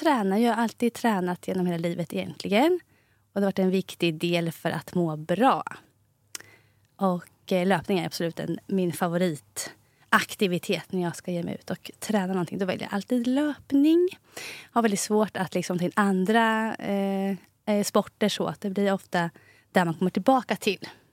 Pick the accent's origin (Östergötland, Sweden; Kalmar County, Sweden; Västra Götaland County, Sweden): Östergötland, Sweden; Motala; now in Vadstena, Sweden; Bor i Vadstena nu med sambo och 2 barn.